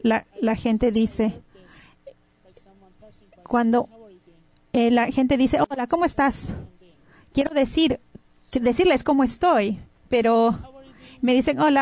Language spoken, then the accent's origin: Spanish; Istanbul, Turkey; Ustedes saben que soy de Turquía, de Estambul.